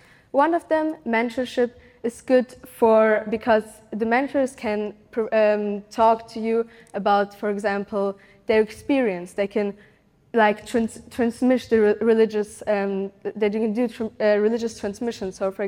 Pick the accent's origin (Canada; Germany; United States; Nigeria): Germany; I grew up in Germany